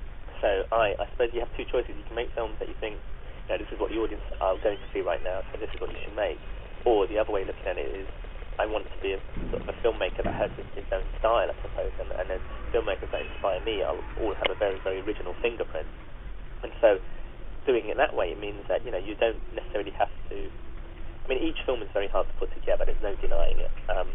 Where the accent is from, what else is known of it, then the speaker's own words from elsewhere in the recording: London, United Kingdom; I grew up with a Muslim background, an Indian background, but I grew up in London.